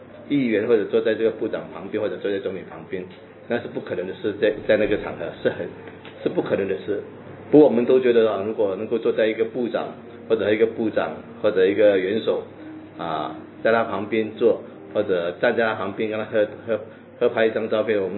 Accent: Singapore; 我们说我们也是新加坡人

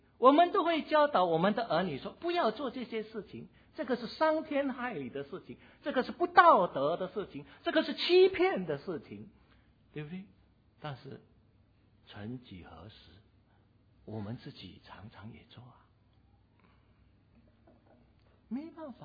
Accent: Singapore; 那我们新加坡人喜欢用这个 tissue 啊，这个纸巾

